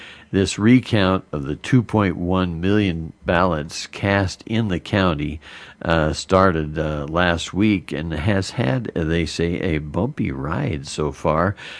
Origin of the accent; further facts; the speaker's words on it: Arizona, United States; which, you know, I'm from Arizona.